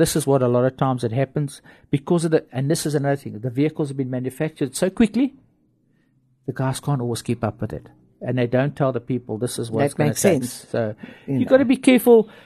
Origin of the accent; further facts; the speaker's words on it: Johannesburg, Gauteng, South Africa; I never did one in Joburg. I'm from Joburg. But down here, I've done about eight or nine already.